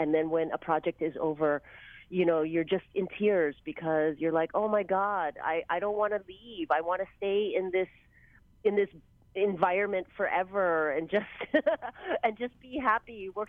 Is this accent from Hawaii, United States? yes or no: yes; Hawaii, United States; use my experiences growing up in Hawaii.